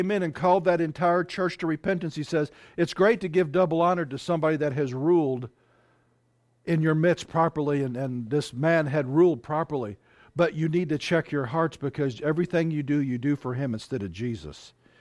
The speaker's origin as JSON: {"language": "English", "town": "St. Louis", "region": "Missouri", "country": "United States", "tie": "born or raised there", "said": "when I was raised in St. Louis, there was a very up-and-coming Baptist church that I was a part of for a time."}